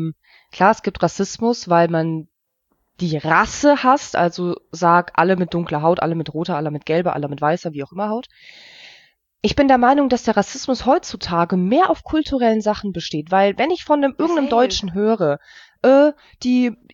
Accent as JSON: {"language": "German", "country": "Germany", "tie": "born or raised there", "said": "ich bin sehr glücklich, in Deutschland aufgewachsen zu sein. Ich bin sehr glücklich, dass ich in Deutschland leben darf und dass es meinen Eltern sozusagen ermöglicht wurde."}